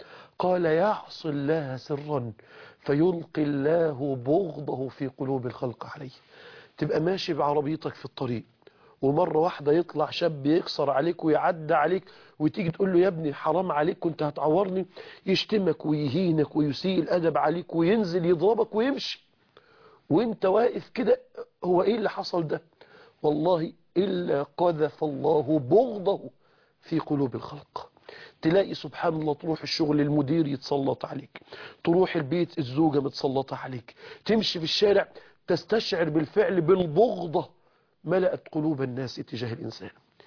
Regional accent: Mansoura, Dakahlia, Egypt; مغني كان عندنا في المنصورة مشهور جدا في الأفراح الشعبية

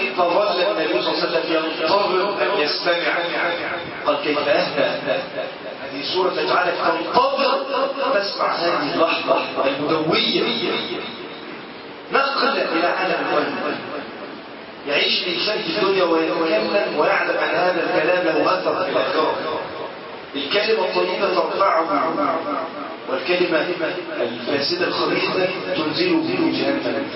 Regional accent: Egypt

